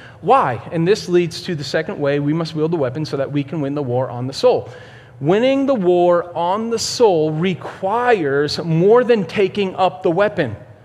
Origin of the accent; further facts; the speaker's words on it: Boston, Massachusetts, United States; I grew up in Boston. I never had access to a gun. So, when I moved to God's country here in the South, I got myself a gun.